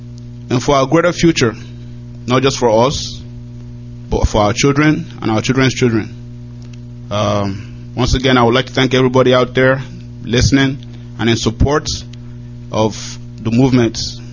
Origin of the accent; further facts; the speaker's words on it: Ogwa, Imo, Nigeria; I am from Ogwa, in Bitolu local government, in Imo State, Biafra.